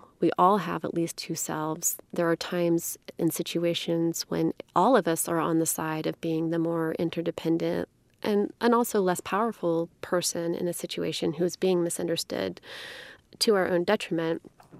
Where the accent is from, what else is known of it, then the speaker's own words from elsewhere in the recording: Memphis, Tennessee, United States; So as I said, I'm from Memphis, Tennessee, and that's where the National Civil Rights Museum is located.